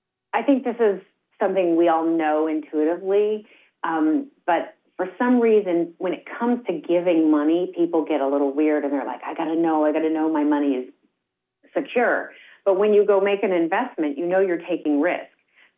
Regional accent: Oregon, United States; I'm actually from Oregon myself, so I know the region

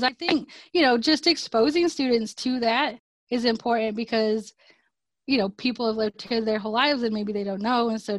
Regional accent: Pocatello, Idaho, United States; I think that's so cool because, like I said, I'm born and raised in Pocatello.

